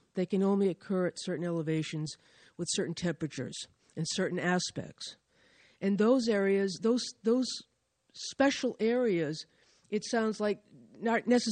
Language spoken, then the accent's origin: English; Cape Cod, Massachusetts, United States; I'm just going to end this by saying I'm from Cape Cod